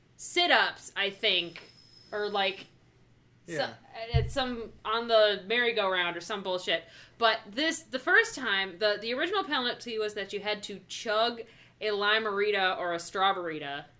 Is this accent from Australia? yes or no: no; Wisconsin, United States; I'm Irish. I'm Scottish. And I lived in Wisconsin my entire fucking life.